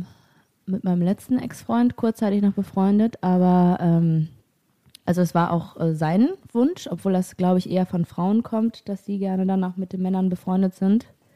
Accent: Germany; Keine Ahnung, ich komme aus Deutschland.

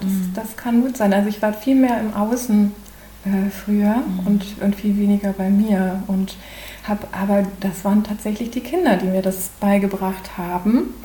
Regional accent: Portugal; zum Glück bin ich ja in Portugal aufgewachsen.

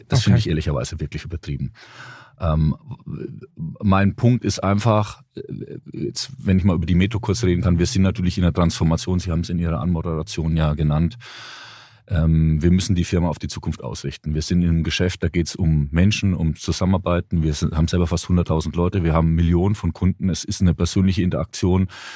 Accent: Bavaria, Germany; Ich komme aus Franken, da isst man auch eher Fleisch und zwar reichlich.

